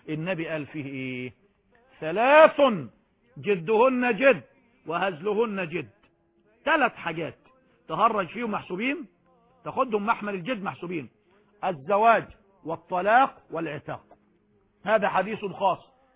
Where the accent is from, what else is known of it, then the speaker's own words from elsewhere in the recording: Egypt; ده كلها كلام بالعامية، بالدارج عندنا في مصر